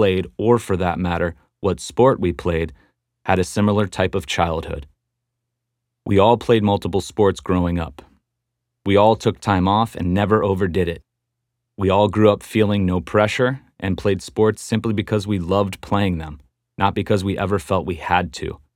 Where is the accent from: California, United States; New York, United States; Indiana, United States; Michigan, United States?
Indiana, United States; Terre Haute; Growing up in Terre Haute, Indiana, I never had a professional baseball lesson, not one lesson.